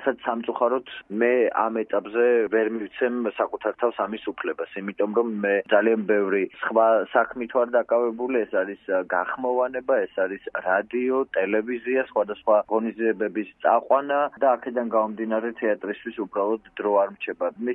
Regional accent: Zugdidi, Samegrelo-Zemo Svaneti, Georgia; now in Tbilisi, Georgia; ზუგდიდში დავიბადე, გავიზარდე, რა თქმა უნდა, ჩემი ბავშვობის ძალიან დიდი ნაწილი ზუგდიდში მაქვს გატარებული, მაგრამ ჩემი ბავშვობის ძალიან დიდი ნაწილი მე ასევე თბილისში მაქვს გატარებული

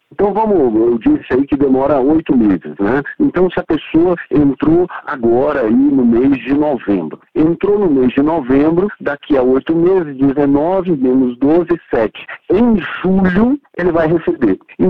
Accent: Ceará, Brazil; eu sou cearense, né? Lá no Ceará a gente chama de pereba.

